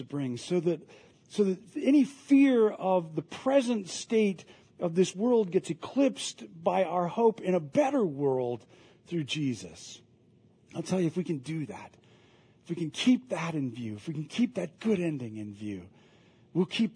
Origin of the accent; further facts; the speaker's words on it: Midwest, United States; I'm from the Midwest, and so when the fall would come, it was dazzling colors and beautiful and everything.